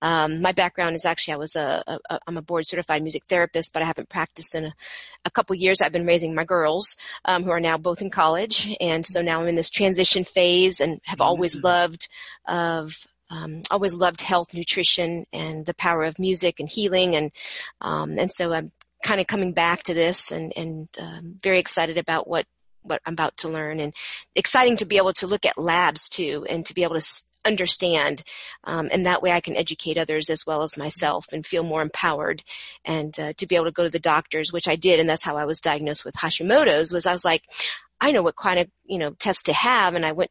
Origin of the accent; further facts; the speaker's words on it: Virginia, United States; I'm from Central Virginia.